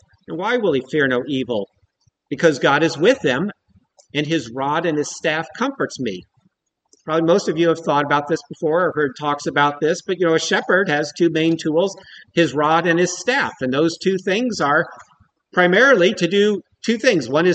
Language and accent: English; United States; Now, growing up in the United States